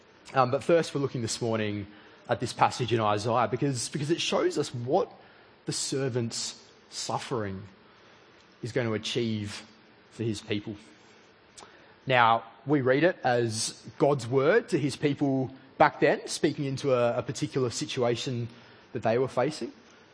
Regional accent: Australia; born there; I'm lucky that I was born in Australia in the late 20th century and I get to enjoy all of the blessings that come from that.

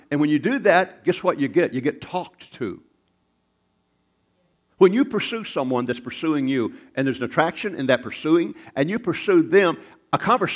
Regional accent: the South, United States; When I grew up in the South, and they said … I just didn't mean nothing.

